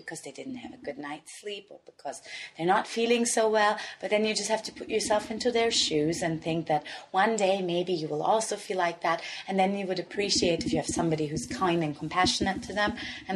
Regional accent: Vienna, Austria; also born or lived in Libya / Pakistan; I was born in Vienna. I grew up in Vienna. I went to school in Libya.

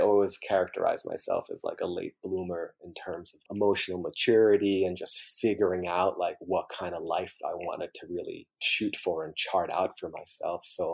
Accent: New York, United States; And then so they moved from Poughkeepsie down to Bronx in New York. And we were raised in New York for the better part of our lives.

